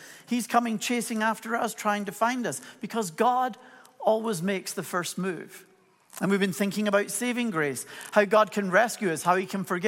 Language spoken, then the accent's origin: English; Scotland, United Kingdom; born there; My accent has a whole lot more to do with the fact my wife is Irish than it is that I was born in Scotland.